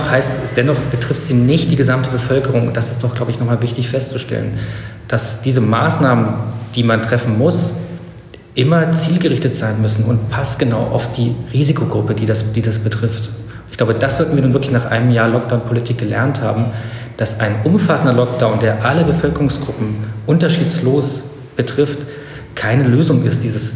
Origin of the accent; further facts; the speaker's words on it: East Germany, Germany; ich bin in der DDR groß geworden